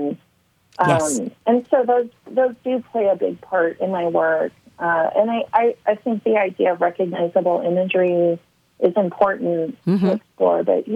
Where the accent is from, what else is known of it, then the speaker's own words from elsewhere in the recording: Topanga, California, United States; I did grow up in Topanga Canyon, which is in Southern California. It's known for being very hippy-dippy, really, you know, it was a really neat childhood.